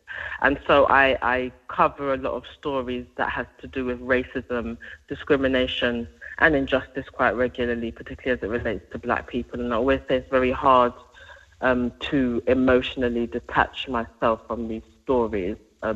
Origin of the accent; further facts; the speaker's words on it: London, United Kingdom; the community in which I was raised in the South London